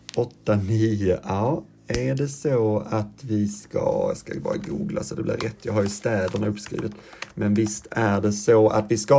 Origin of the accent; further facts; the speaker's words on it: Skåne, Sweden; Jag är ju från Skåne, så det kan ju vara så att jag har hört det i Skåne.